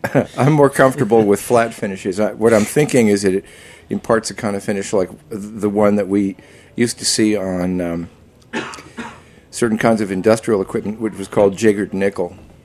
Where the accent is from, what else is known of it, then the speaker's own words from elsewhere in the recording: New Jersey, United States; I grew up on the Jersey Shore, and I did surfing, but, you know, a good surf run lasts about 3 minutes in Jersey.